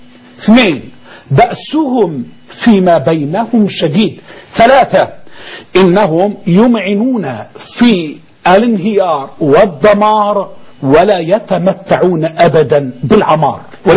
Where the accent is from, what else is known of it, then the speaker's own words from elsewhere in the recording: Egypt; أنا رجل مصري صاحب حضارة عريقة